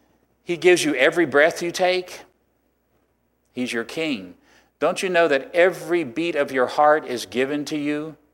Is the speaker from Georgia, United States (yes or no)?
no; Virginia, United States; I come from Virginia.